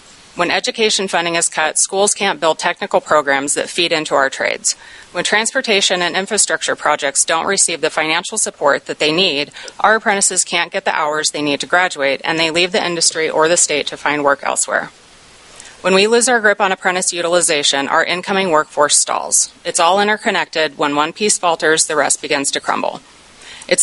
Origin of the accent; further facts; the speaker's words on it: Anchorage, Alaska, United States; now in Eagle River, United States; I'm a lifelong Alaskan, and I grew up in South Anchorage, and I've made Eagle River my home for the last decade.